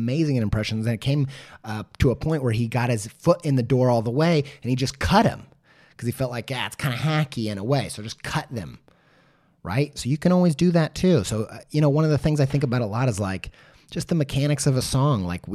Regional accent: Indiana, United States; I'm from Indiana, okay? I can't pretend that I am not.

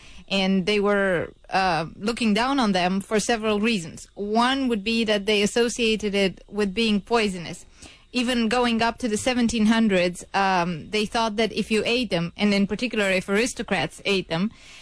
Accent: Romania; English is a second language; I'm originally from Romania.

